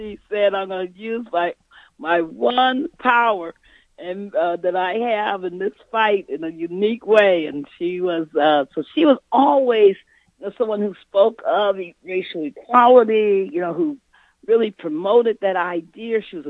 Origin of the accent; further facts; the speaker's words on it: Los Angeles, California, United States; also born or lived in Long Beach / Oakland; I was born in Long Beach and lived in Southern California, and then we migrated up to Northern California and lived in Oakland for a couple of years and came back to South Central, lived in Watts, and then, you know, was raised in, Echo Park, Silver Lake area